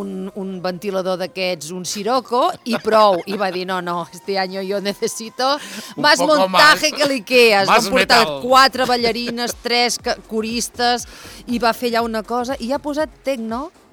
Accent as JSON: {"language": "Catalan", "town": "Sant Joan", "region": "Catalonia", "country": "Spain", "said": "vaig fer el concert de Reis a Sant Joan, al meu poble"}